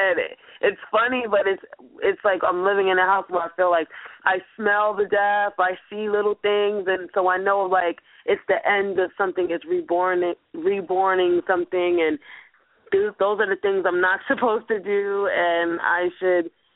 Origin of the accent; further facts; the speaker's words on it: New York, United States; now in Los Angeles, United States; now I'm going to go back to my hometown in New York